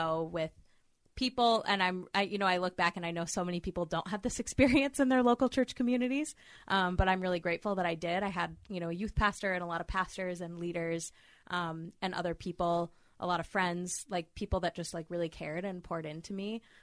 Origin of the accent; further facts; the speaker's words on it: Freeport, Illinois, United States; born there; Well, technically, I was born in Illinois, not Chicago. Freeport, go Pretzels. Outside of Rockford.